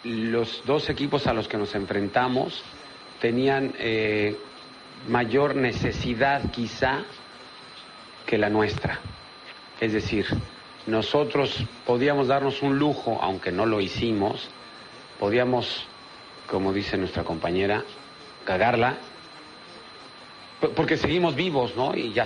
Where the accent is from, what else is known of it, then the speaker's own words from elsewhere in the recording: Mexico; hoy es el Día de la Madre en mi país, 10 de mayo, saludos a las madres mexicanas